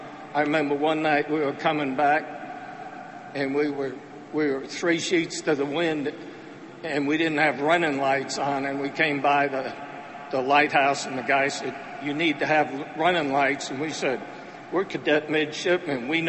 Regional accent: New York, United States; But anyhow, I grew up in New York, and by the time I was 15... I was from Long Island, but I worked in the city.

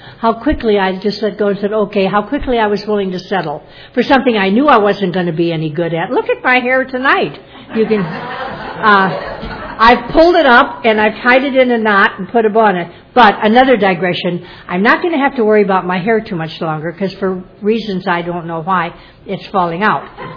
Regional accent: Iowa, United States; I was born in 1940. I'm 69 years old now, and I was born in Iowa and brought up there, and I spent the first 23 years of my life there.

